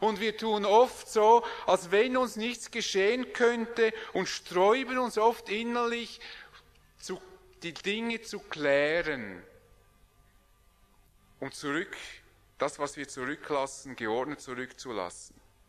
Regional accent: Switzerland; Niemand, gerade wir als Schweizer, niemand will sich vordrängen.

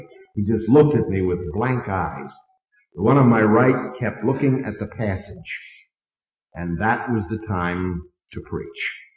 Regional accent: Missouri, United States; I'm from Missouri. Prove it to me.

